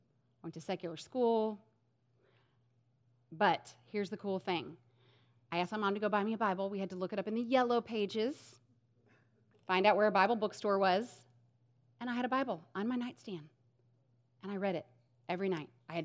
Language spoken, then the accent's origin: English; St. Louis, Missouri, United States; So I grew up in an emotionally, physically, and sexually abusive home. I grew up in St. Louis, had never set foot in a church, never heard the gospel, never heard the word God, nothing.